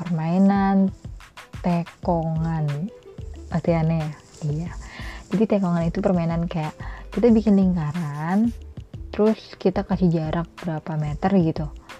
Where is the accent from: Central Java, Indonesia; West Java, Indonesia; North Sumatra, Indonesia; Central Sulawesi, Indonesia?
West Java, Indonesia; Cirebon; Jadi aku tuh lahir di Cirebon Timur. Kemudian ya aku besar di sana juga. Aku SD SMP di sana.